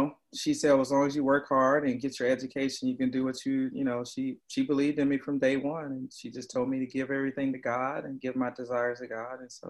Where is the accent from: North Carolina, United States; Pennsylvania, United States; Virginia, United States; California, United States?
North Carolina, United States; Roseboro; So my home, I'm from humble beginnings in Roseboro, North Carolina. Obviously, it's a small town right southeast of Fayetteville.